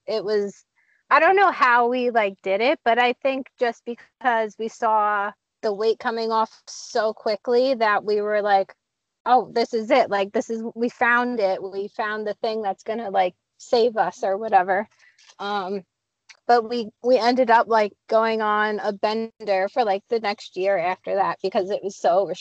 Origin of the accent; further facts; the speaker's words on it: Long Island, New York, United States; So I'm from Long Island.